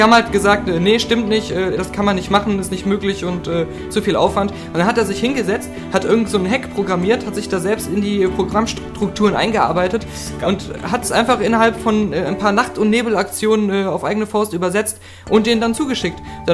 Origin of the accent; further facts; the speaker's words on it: Germany; Vielleicht auch, weil ich als Deutscher dann mehr einen Bezug zu habe.